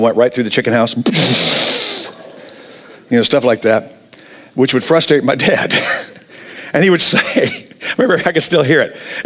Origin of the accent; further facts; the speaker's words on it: Illinois, United States; So, but growing up in Northern Illinois, and a lot of times when you say, oh yeah, where are you from? I'm from Illinois. And people are like, oh, Chicago. We're like, no, we hate Chicago.